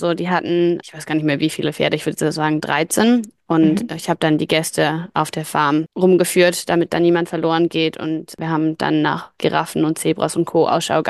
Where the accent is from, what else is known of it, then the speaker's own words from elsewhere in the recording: Kiel, Schleswig-Holstein, Germany; moved away as an adult; now in New Zealand; ehemalige Kielerin und inzwischen lebe ich in Neuseeland. Ich bin auf dem landwirtschaftlichen Betrieb groß geworden in Schleswig-Holstein, auf der Kieler Ecke.